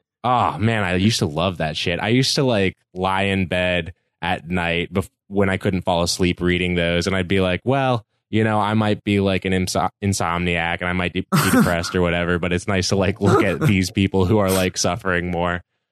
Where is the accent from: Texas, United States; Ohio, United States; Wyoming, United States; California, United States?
California, United States; I grew up in a really liberal place. I grew up in Northern California.